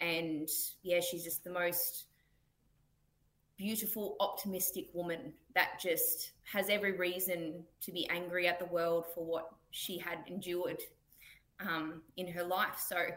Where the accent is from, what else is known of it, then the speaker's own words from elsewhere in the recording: Northern Territory, Australia; I think I've been pretty blessed to be from up in the NT and to have my grassroots and my connection to my culture up here.